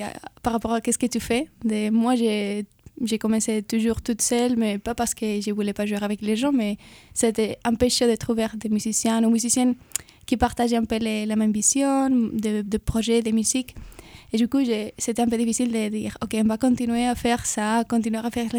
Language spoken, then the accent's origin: French; Spain; French is a second language; moved away as an adult; Et bon, du coup, à la base, je viens d'Espagne. Et je suis arrivée ici pour un Erasmus